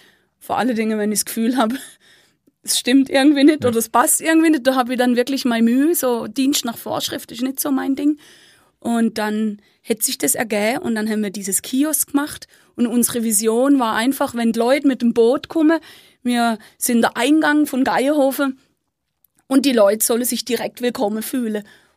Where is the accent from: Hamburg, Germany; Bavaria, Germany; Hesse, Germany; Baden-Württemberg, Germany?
Baden-Württemberg, Germany; ich bin Süddeutsche, nicht gebürtig von hier vom Bodensee. Mhm. Komme eigentlich aus der Nähe von Fribourg.